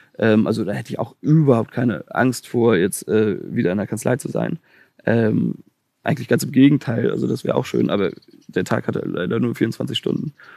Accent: Chicago, Illinois, United States; ich komme irgendwie aus Chicago.

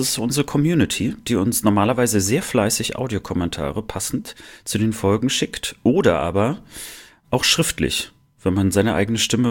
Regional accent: Rostock, Mecklenburg-Vorpommern, Germany; Ich als Rostocker natürlich Seemann.

